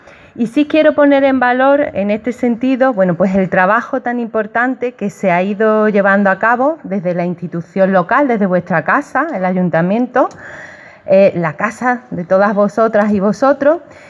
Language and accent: Spanish; Fuengirola, Andalusia, Spain; Yo soy de Fuengirola y os puedo decir que, bueno, nosotros ya somos una gran ciudad